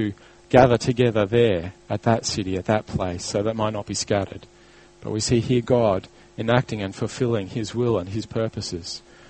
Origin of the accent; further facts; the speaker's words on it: Queensland, Australia; moved away; I grew up not only in Queensland, but in the country where g'day is kind of are so common you wouldn't believe it, and where people don't finish words and things like that in the rush to get their sentences out. When I came down to Victoria